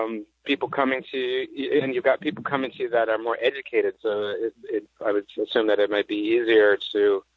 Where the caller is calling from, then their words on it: Mar Vista, California, United States; and I'm calling from Mar Vista, California.